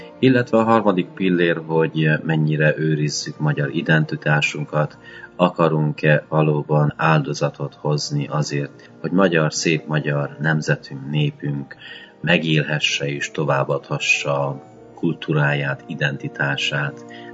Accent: Hungary; mivel magyarok vagyunk, és fontos az identitásuk megőrzése is

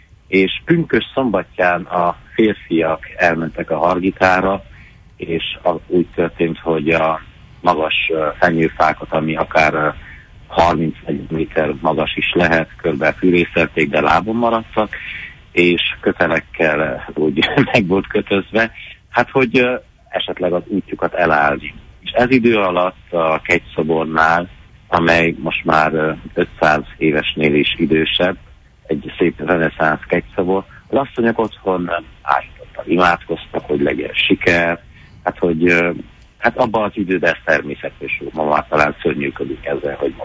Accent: Ditrău, Harghita, Romania; Ditró, a szülőfalom, ahol születtem, ahol felnőttem. Gergyó Ditró.

